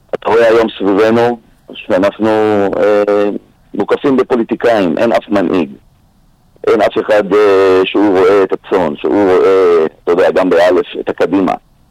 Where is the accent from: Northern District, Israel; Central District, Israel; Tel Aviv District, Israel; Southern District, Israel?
Central District, Israel; Ra'anana; קריית שרת של שנות ה-70 וה-80, זה השנים שאני גדלתי שם, הייתה בעצם מחוז נפרד לגמרי. זאת אומרת, זה לא היה רעננה, זה היה בפריפריה בתוך עיר מרכזית ואפילו מסגשגת.